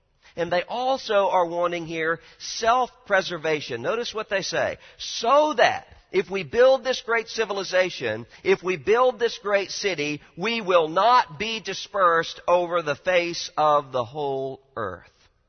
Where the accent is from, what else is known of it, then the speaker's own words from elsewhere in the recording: Mississippi, United States; I took a couple of my interns down to my home state of Mississippi.